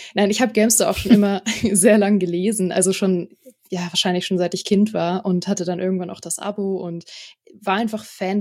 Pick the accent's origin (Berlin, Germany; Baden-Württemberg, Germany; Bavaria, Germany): Berlin, Germany; Ich habe immer in Berlin gelebt. Ich bin in Berlin geboren worden und habe da meine Wohnung gehabt in der Nähe von der Uni.